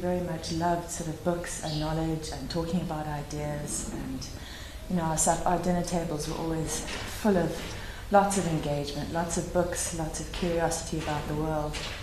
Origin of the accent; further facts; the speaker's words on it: South Africa; And growing up in South Africa and working in places like Mozambique and Rwanda